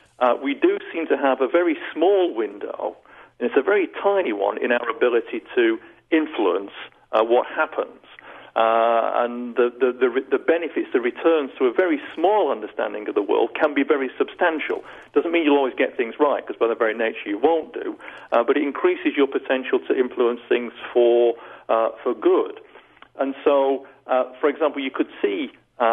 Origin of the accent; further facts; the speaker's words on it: England, United Kingdom; I mean, I suppose I'm English, so I'm an empiricist.